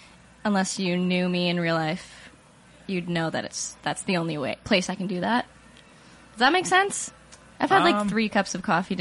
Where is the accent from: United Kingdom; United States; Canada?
Canada; Kelowna, British Columbia; now in Vancouver, Canada; because I'm from a small town, I'm from Kelowna, so it was hard to really get myself out there